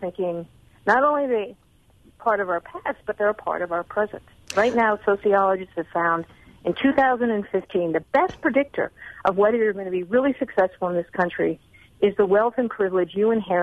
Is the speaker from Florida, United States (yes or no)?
no; Pennsylvania, United States; And I grew up in Pennsylvania. I mean, my family grew up in Pennsylvania.